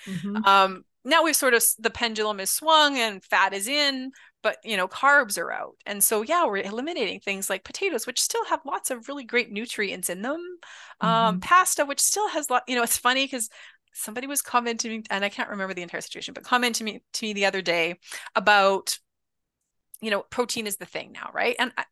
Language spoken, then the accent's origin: English; Canada; You can check my website, which is just … being Canadian.